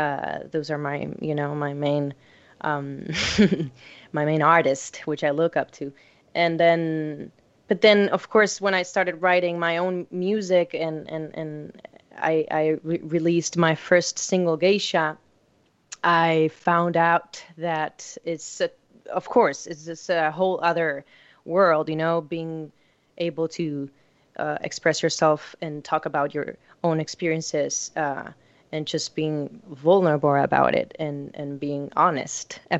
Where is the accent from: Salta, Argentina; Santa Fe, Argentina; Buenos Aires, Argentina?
Buenos Aires, Argentina; English is a second language; Yes, so I'm from Buenos Aires, Argentina